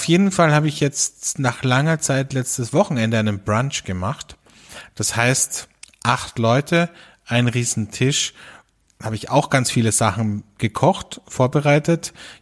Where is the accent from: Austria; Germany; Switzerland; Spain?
Austria; das sagt man bei uns in Österreich Büchsenöffner dazu.